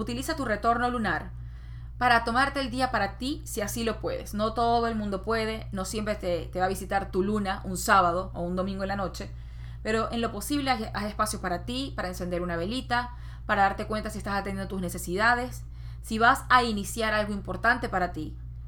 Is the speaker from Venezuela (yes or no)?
yes; Venezuela; yo soy venezolana, ese es mi país, eso tiene que ver con la luna, porque es the homeland, es como la tierra madre que me vio nacer.